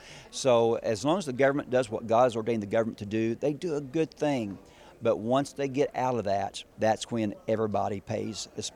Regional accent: Illinois, United States; Like I say, we're from Southern Illinois. We don't see the things that you see in Chicago

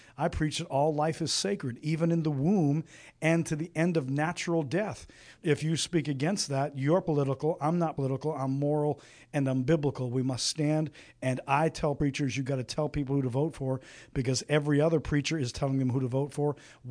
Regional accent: Canada; now in United States; I am an American citizen by choice, not by birth. I was born and raised in Canada, came to America the legal way, the expensive way, through lawyers and fees and thousands of dollars, and eventually got a green card and became a citizen

